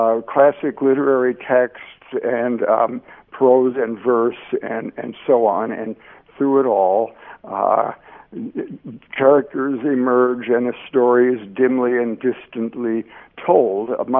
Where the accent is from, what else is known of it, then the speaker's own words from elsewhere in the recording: United States; now in Slovenia; I'm an American author in Slovenia for a few days.